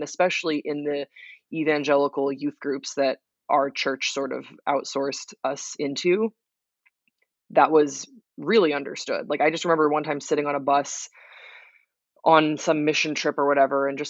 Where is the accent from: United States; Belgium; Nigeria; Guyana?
Belgium; Waterloo, Wallonia; It was a wonderful country and a wonderful city to grow up in. I grew up in Waterloo, and it was just the best.